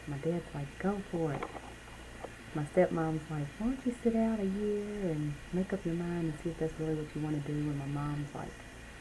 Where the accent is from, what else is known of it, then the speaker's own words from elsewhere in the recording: Kentucky, United States; also born or lived in Indianapolis, Indiana; I moved to Kentucky in December of 1985, and I've been here ever since.